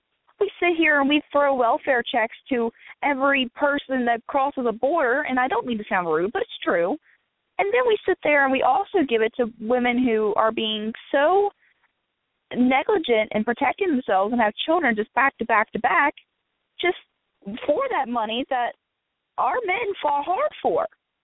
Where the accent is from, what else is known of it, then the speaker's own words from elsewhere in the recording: Harrisonburg, Virginia, United States; I'm doing just fine, honey. And I'm from Harrisonburg.